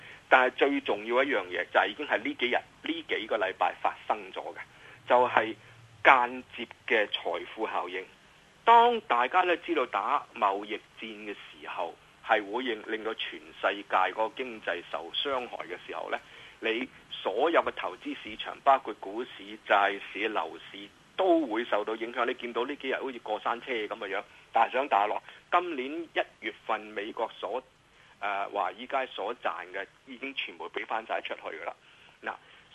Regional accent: China; 因為我哋是中國人吃豬肉的國家

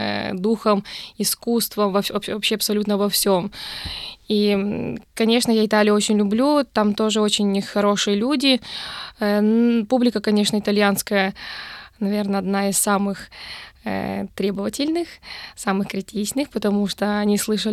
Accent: Kazakhstan; born there; also born or lived in Italy; я родилась в Казахстане, но мои корни из России, то есть все мои родственники и мои предки.

